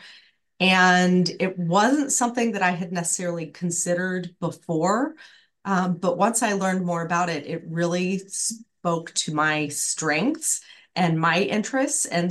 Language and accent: English; Southern United States, United States; which, as a Southerner, I did not expect to fall in love with this area